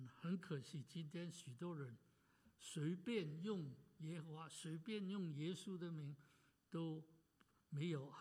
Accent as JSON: {"language": "Chinese", "country": "China", "said": "我们中国人都晓得要怎么遵从父母的吩咐。"}